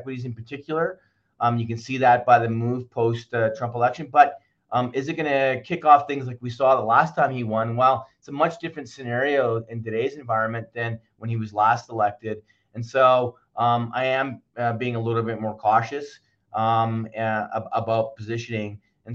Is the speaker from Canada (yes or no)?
yes; Canada; I mean, that's good for us as a Canadian.